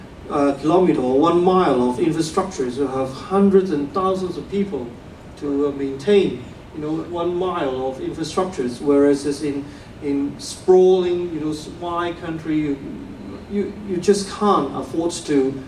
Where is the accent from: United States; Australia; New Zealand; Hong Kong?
Hong Kong; In Hong Kong, I'm born and bred in Hong Kong, and all along we have been very used to live in high-rise buildings.